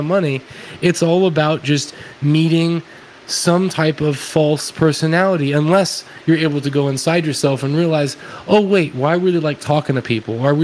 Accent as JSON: {"language": "English", "region": "the South", "country": "United States", "tie": "born or raised there", "said": "because I was raised in the South, right, and as a Christian"}